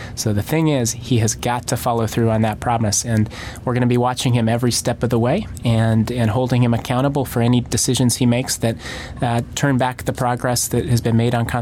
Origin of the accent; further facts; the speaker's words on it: Colorado, United States; I mean, I'm from Colorado